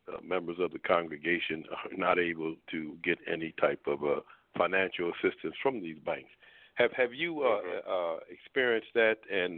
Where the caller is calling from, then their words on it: Baltimore, Maryland, United States; I'm calling from Baltimore, Maryland.